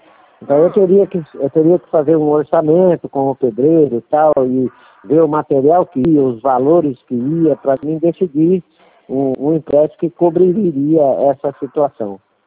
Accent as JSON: {"language": "Portuguese", "town": "Valinhos", "region": "São Paulo", "country": "Brazil", "said": "eu sou de Valinhos"}